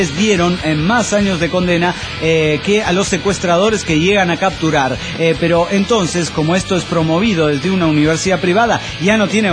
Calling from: Costa Rica; Soy el nómada de Costa Rica.

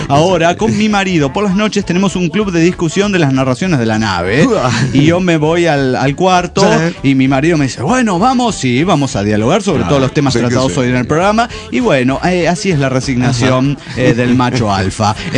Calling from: Guadalajara, Jalisco, Mexico; de Guadalajara

